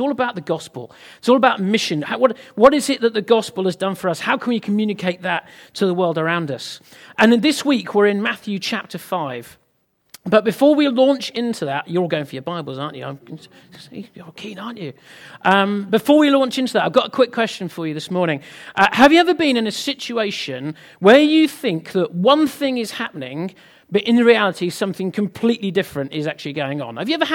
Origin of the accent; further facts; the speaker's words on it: United Kingdom; because we're British, we do what we're told.